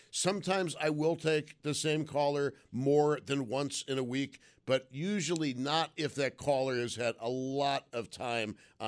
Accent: Olean, New York, United States; born there; was born in Olean, New York.

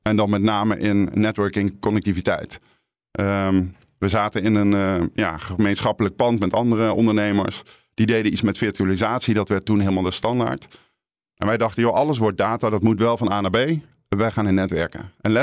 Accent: Nijmegen, Gelderland, Netherlands; Ik kom zelf uit Nijmegen

